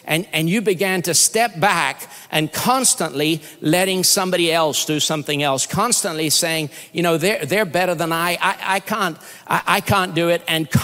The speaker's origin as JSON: {"language": "English", "country": "Brazil", "also_born_or_lived": "United Kingdom", "said": "I'm Brazilian, but I'm also British."}